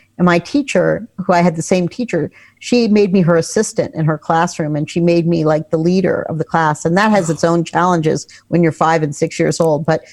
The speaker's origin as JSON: {"language": "English", "town": "Miami", "region": "Florida", "country": "United States", "tie": "born or raised there", "said": "I grew up in Miami. It wasn't integrated when I first went to school"}